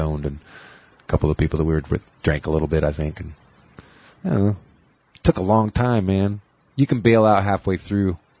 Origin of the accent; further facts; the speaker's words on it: Brownsville, Oregon, United States; Which we kind of bonded because I'm from Brownsville, Oregon.